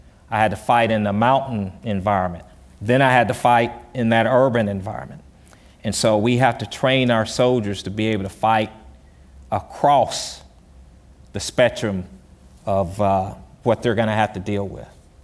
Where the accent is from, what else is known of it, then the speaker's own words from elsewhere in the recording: South Carolina, United States; accent: country; I used to go back to my hometown. I'm from South Carolina. You probably can tell by my country accent.